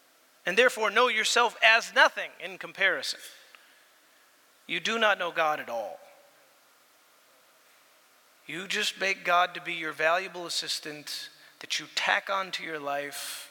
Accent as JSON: {"language": "English", "country": "United States", "said": "Wait a minute, I'm an American."}